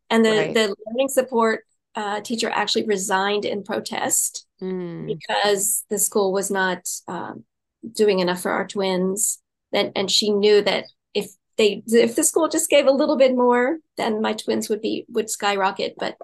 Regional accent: United States; So my home country is the U.S.

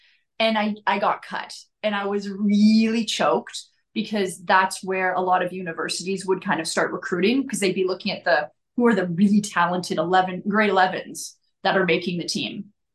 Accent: Calgary, Alberta, Canada; also born or lived in Vancouver; I was born in Vancouver, but my family had moved to Calgary. So I had this desire to kind of go back to my original home.

